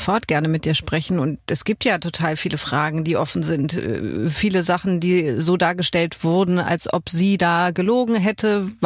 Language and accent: German; Lübeck, Schleswig-Holstein, Germany; also born or lived in Hamburg / Kiel; now in Berlin, Germany; Also ich bin ja in Hamburg geboren, dann in Lübeck groß geworden, Kiel studiert, also so richtiges Nordkind.